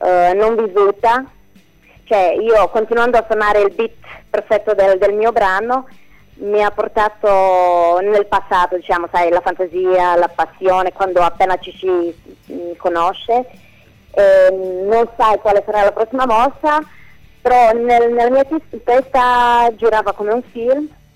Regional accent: Romania; No, no, sono rumena di origine.

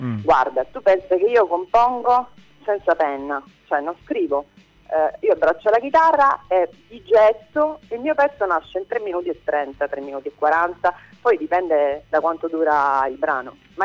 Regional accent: Reggio Calabria, Calabria, Italy; Sì, io sono di Reggio Calabria.

